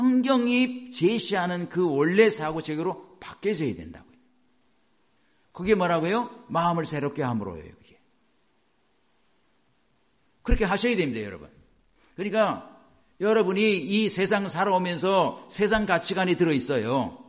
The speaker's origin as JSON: {"language": "Korean", "country": "South Korea", "said": "여러분, 우리나라 사람하고 미국 사람하고 생각이 틀린 게 많아요."}